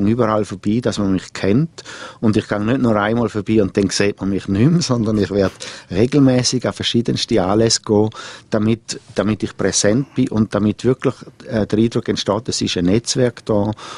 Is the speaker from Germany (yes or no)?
no; Switzerland; als Schweizer